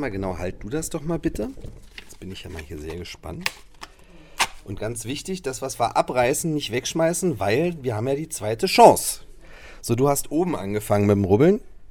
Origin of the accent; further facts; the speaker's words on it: Berlin, Germany; Ich bin Berliner, aber ich bin bewusst tatsächlich das erste Mal in Karow.